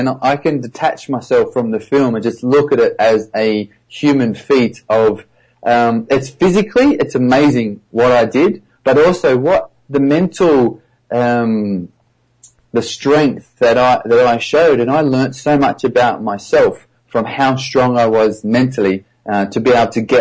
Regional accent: Australia; now in United Kingdom; I'm promoting myself in the UK where I live, and also because I'm from Australia and I have quite a few fans out there

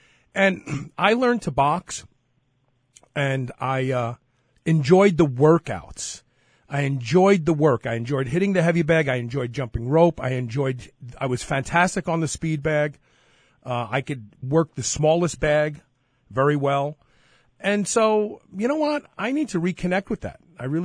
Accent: Bed-Stuy, New York, United States; when I was a kid growing up in Bed-Stuy

